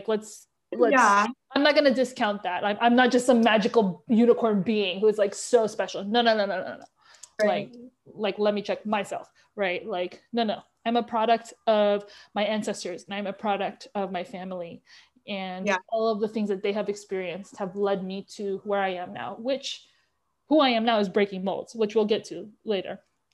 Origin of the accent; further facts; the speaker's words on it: New York, United States; I wanted nothing more because I grew up in New York watching women do that on the subway every day.